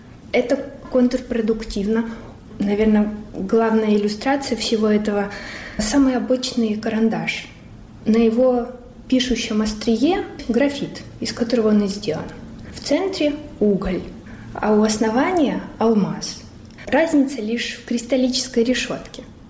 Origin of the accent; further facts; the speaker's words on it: Luhansk, Luhansk Oblast, Ukraine; moved away as an adult; Я родилась в Луганске, и я там до 2014 года жила, а после 2014 не была ни разу.